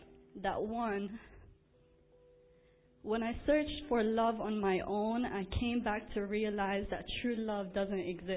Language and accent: English; Philippines; I'm 22 years old, and I'm from the Philippines. I'm thankful to have come from a Christian family